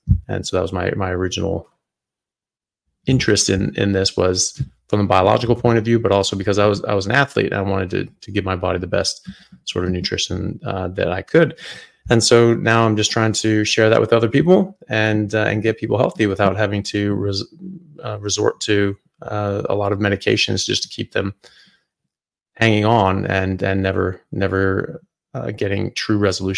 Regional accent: United States; now in Australia; Well, I'm an American medical doctor and physician. I work currently in Australia in neurosurgery, and I have a practice in metabolic medicine.

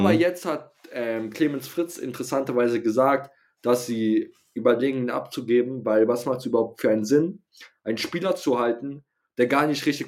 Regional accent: France; also ich bin ja Franzose, muss ich sagen.

